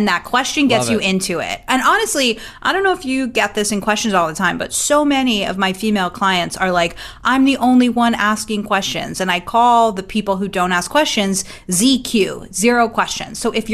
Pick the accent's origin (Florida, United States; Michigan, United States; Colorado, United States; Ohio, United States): Florida, United States; Boca Raton; I'm actually from Boca Raton. What's your favorite bagel place?